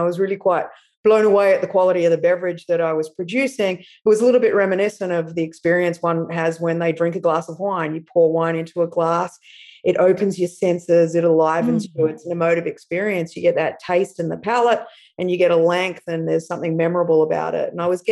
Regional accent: Australia; now in Napa Valley, United States; So I am an Australian native. I moved to California in 2013

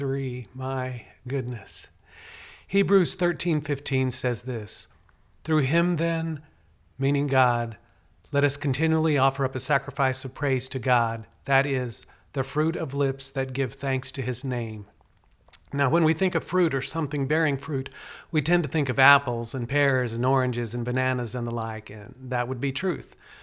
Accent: Boynton, Oklahoma, United States; the farm I grew up on in Boynton, Oklahoma, which is a two-hour drive from Oklahoma City.

